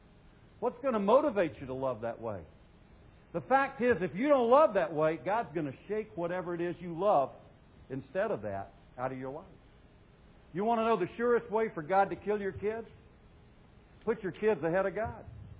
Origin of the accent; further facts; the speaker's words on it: Myrtle Beach, South Carolina, United States; born or raised there